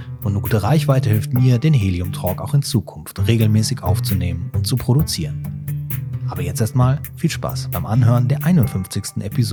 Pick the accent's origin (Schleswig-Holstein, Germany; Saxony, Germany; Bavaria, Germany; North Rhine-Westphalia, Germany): North Rhine-Westphalia, Germany; Cologne